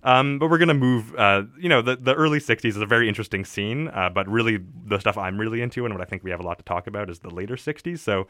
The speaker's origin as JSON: {"language": "English", "town": "Montreal", "region": "Quebec", "country": "Canada", "lives_now": "Vancouver, Canada", "said": "I'm a guy who lives in Vancouver. I'm originally from Montreal. I've been here for a few years."}